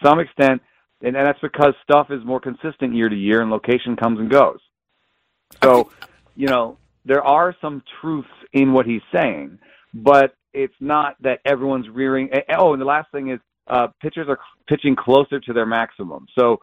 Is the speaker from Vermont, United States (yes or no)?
no; Atlanta, Georgia, United States; I grew up in Atlanta, and we had Jeff Blauser